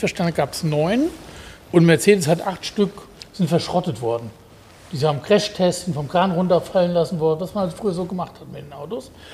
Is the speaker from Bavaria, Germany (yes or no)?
no; North Rhine-Westphalia, Germany; ich bin im Siegerland aufgewachsen